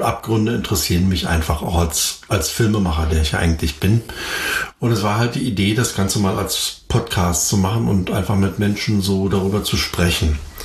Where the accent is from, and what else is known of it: East Germany, Germany